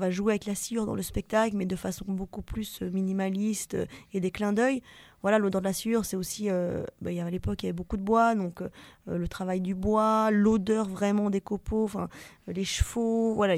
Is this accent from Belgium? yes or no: yes; Belgium; Donc moi, je suis belge, et on est deux Belges dans la compagnie